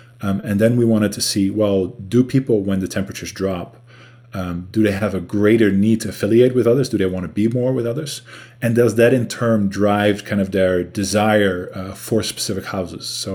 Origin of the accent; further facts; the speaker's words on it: Netherlands; Maybe it's also the case that I am from the Netherlands and that it's kind of a gloomy country